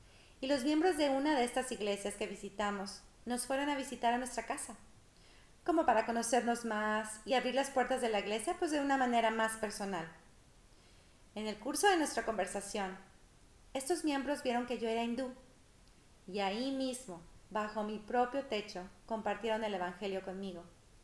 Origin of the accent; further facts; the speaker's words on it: India; moved away as an adult; now in United States; Hace 16 años vine de la India a los Estados Unidos de América a trabajar como una consultora en el Departamento de Tecnología. En la India fui criada como una hindú panteísta.